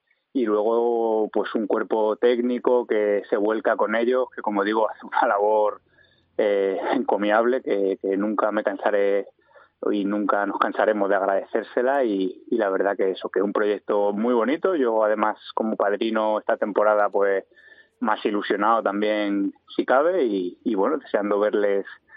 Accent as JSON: {"language": "Spanish", "town": "Marbella", "region": "Andalusia", "country": "Spain", "said": "Ahora estoy trabajando en el Marbella Cycling Weekend, que será un campus aquí en mi tierra."}